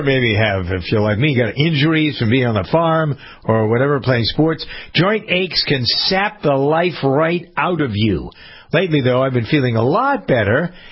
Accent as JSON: {"language": "English", "region": "New England", "country": "United States", "accent": "New England", "said": "I'm getting a lot of jazz from my friends here about my New England accent."}